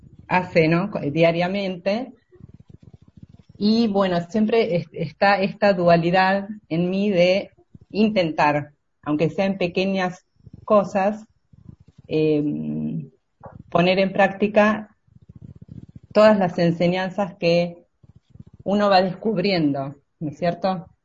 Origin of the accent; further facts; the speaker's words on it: Argentina; yo soy de Argentina, leo la obra hace muchos años, la descubrí creo cuando tenía 16 años.